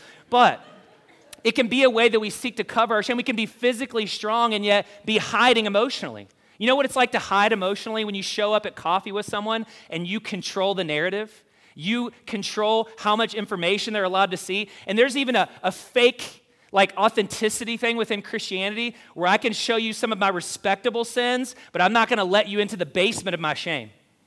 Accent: Kentucky, United States; I grew up in Kentucky.

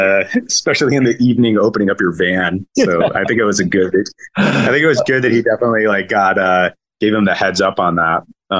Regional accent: Camden, Maine, United States; So for me, growing up in Camden Rockport, we would go to the ocean, obviously during the summer, spring and fall pretty frequently

